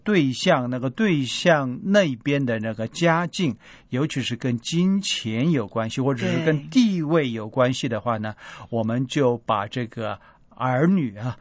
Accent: China; 我们中国人常说，在这个传统的一些文化里面

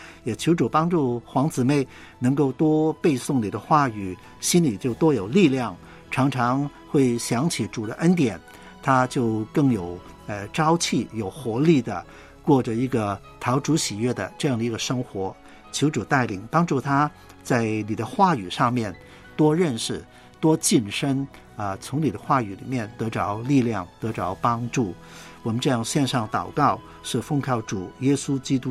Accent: Guangdong, China; 幸好我是广东人，

